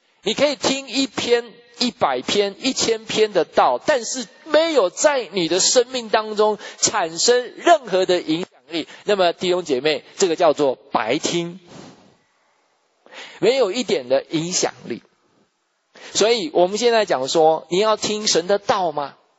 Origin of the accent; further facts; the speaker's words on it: Taiwan; 我们从小在台湾的时候会背很多的《论语》《孟子》啊，